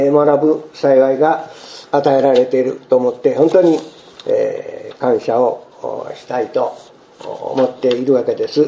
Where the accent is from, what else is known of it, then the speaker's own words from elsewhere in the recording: Tanba-Sasayama, Hyogo, Japan; 昭和12年生まれの兵庫県の丹波篠山の田舎で生まれ育って今日までよたれたしながら歩んできました